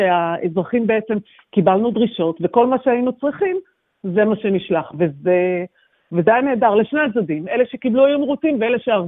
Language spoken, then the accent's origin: Hebrew; Ra'anana, Central District, Israel; אנחנו מרעננה ובעלי מגני תקווה, אז ככה הם במקומות יותר בטוחים.